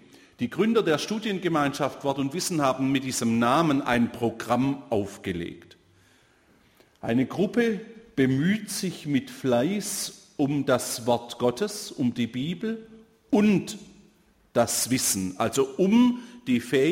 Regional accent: Baden-Württemberg, Germany; auch wenn ich aus Baden komme, vom Bodensee, ich bin Schwabe und ich werde mich bemühen, ordentlich zu reden, aber ich sehe keinen Grund, das zu verheimlichen, dass man Schwabe ist. Ich bin gern und überzeugt Schwabe.

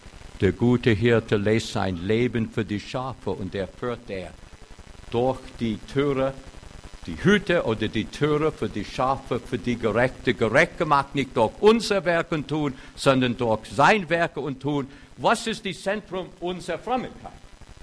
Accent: United States; German is a second language; now in Germany; Ich habe einen Autounfall gehabt und ich bin Amerikaner

